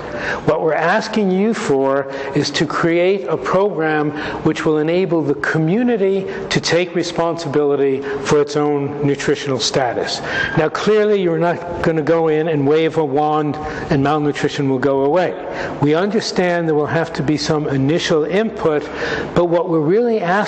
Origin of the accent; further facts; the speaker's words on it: United States; In the States, where I come from, in case you didn't tell from my accent